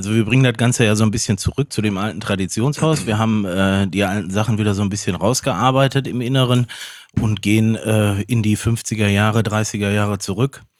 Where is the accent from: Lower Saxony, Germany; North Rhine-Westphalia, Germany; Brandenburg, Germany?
North Rhine-Westphalia, Germany; Welheim; Nee, ich komme voll aus Wellheim.